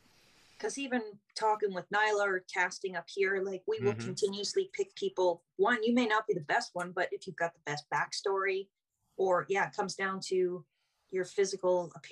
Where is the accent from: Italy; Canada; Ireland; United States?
Canada; St. Catharines, Ontario; He says, yeah, we're from St. Catharines, Ontario. I'm like, that's my hometown.